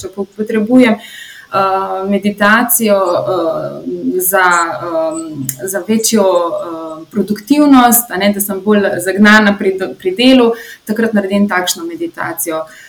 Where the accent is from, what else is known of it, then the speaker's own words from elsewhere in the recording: Ljubljana, Central Slovenia, Slovenia; Drugače sem pa iz Ljubljane